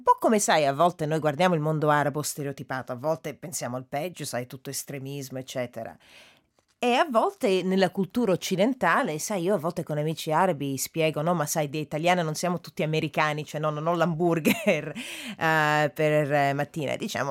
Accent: Denmark; Italian is a second language; io sono cresciuta in Danimarca, il paese è bello

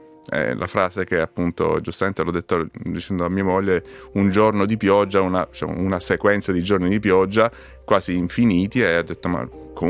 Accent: Palermo, Sicily, Italy; moved away as an adult; now in Switzerland; ho desiderato di diventare il sindaco della mia città natale, Palermo

